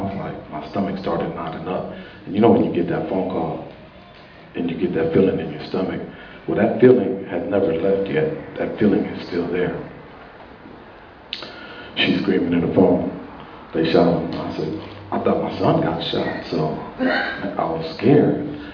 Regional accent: Oakland, California, United States; I'm from Oakland, but if this is what we got to do, then this is what we got

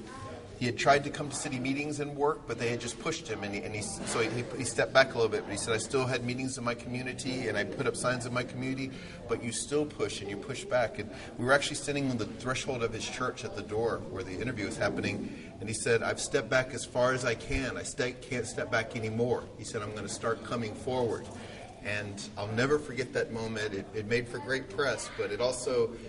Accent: Slidell, Louisiana, United States; also born or lived in Mississippi; I grew up in Slidell, Louisiana, and along the coast of Mississippi.

